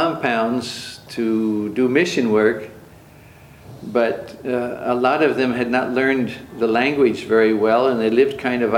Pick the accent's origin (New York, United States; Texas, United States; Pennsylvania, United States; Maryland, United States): Pennsylvania, United States; Abington; born there; Well, I was born in Abington, Pennsylvania, which is a suburb of Philadelphia.